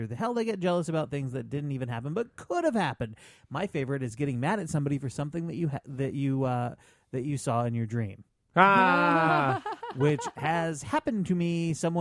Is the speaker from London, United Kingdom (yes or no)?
no; Scotland, United Kingdom; And as a Scotsman, I must say, you're right.